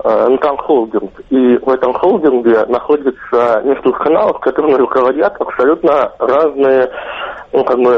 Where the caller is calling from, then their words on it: Moscow, Russia; Добрый день, Анна. Добрый день, Алина.